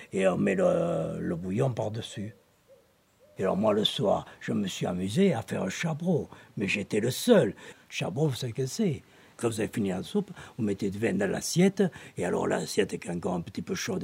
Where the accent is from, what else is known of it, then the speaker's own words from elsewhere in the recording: Occitanie, France; accent: Aveyron; Je termine avec mon léger accent qui sent la montagne du sud, les airs qui roule dans l'accent du terroir, c'est l'Aveyron.